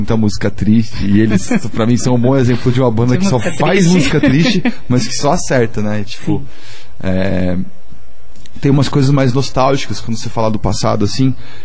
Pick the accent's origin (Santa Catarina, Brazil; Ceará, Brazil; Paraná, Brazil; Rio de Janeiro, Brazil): Rio de Janeiro, Brazil; now in São Paulo, Brazil; Minha mãe é baiana. Eu sou carioca. Mas eu moro em São Paulo, tanto pelo sotaque